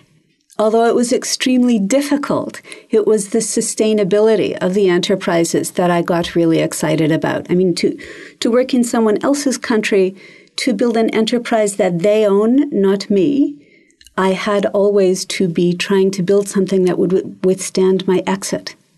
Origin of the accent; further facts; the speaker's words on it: Canada; now in New Zealand; I grew up in Canada and immigrated to New Zealand in the 1980s. And I lived mostly in the Hokianga.